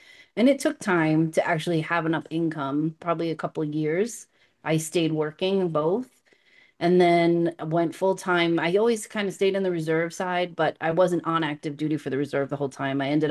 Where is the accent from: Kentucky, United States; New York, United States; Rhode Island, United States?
Rhode Island, United States; Providence; Yep, I grew up in Providence, Rhode Island. My parents had a janitorial services company